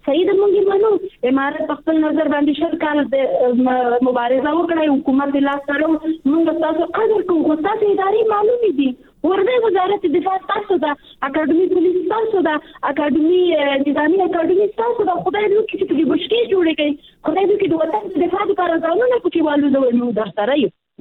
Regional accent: Afghanistan; موږ د افغانستان عام ولس یو، په دې کې موږ تعلیم کړی

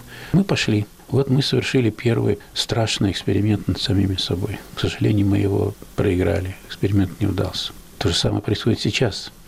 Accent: Russia; не хватает у меня на родине, в моей России.

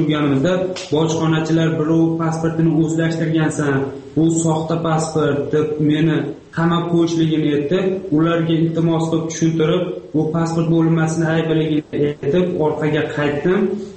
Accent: Boytuman, Fergana Region, Uzbekistan; born there; Men Farg'ona viloyati Uchko'prik tumanida … Uchko'prik tumani Boytuman qishlog'ida tug'ilganman.

